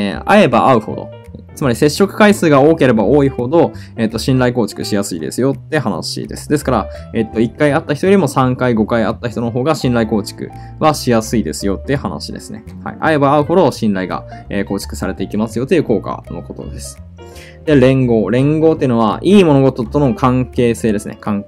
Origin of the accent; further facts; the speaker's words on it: Aichi, Japan; 僕愛知県なんですけど、愛知県が出身なんですね。愛知県が出身なんですが。